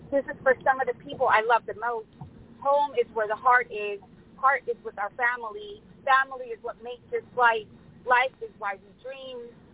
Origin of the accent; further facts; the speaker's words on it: Los Angeles, California, United States; a friend had an art gallery in my hometown of El Torino in Northeast LA.